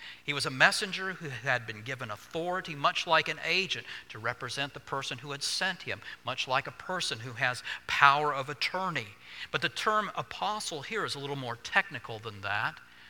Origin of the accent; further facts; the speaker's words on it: Alabama, United States; And we found a shiny red vehicle that was suited to her needs in my hometown in Alabama.